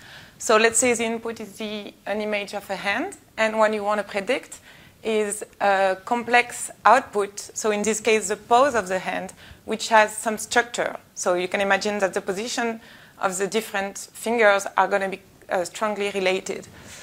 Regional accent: France; English is a second language; So English is not my mother tongue, but apparently there is a play word in the title, which is funny, but if you get it, please explain it to me in the end. As a French, don't get it.

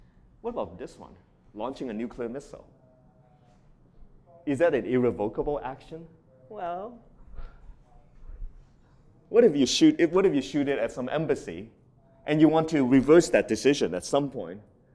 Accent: Toronto, Ontario, Canada; So this study was actually done in my hometown, University of Toronto.

